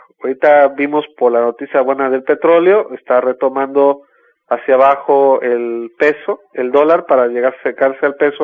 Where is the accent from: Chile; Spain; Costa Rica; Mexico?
Mexico; el efecto a los bolsillos tanto de nosotros como mexicanos